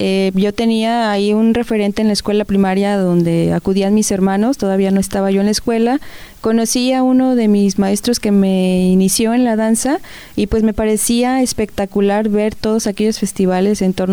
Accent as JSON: {"language": "Spanish", "town": "Zapopan", "region": "Jalisco", "country": "Mexico", "said": "porque yo soy originaria de Zapopan, Jalisco."}